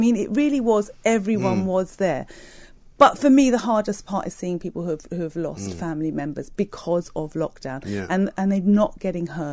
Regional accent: United Kingdom; born there; I'm Greek, okay? So I come from a culture, I'm British born, but I'm Greek

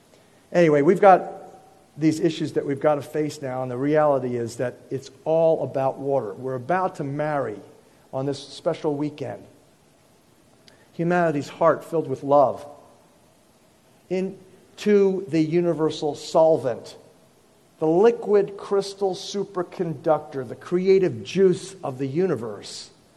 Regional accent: Hawaii, United States; You know, I'm from Hawaii.

